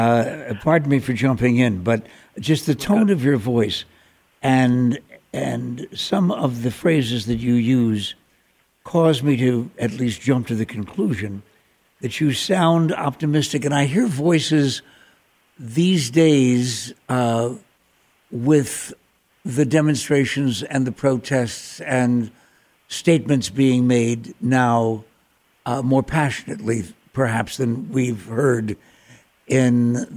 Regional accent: Ireland; And look, as an Irishman, I'm supposed to be optimistic by way of my DNA.

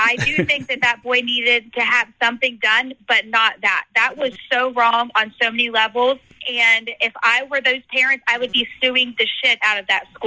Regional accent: Georgia, United States; I'm from Georgia.

